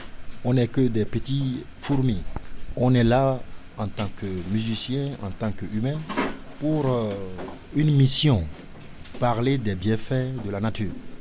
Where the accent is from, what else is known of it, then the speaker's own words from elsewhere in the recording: Togo; French is a second language; also born or lived in London; now in Lyon, France; J'ai appris le français chez moi, au Togo. Et je crois que c'est logique que je sois ici. Je suis arrivé de Londres. J'ai quitté le Togo et je suis parti à Londres pendant 4 ans et demi. Et après Londres, je suis arrivé à Lyon.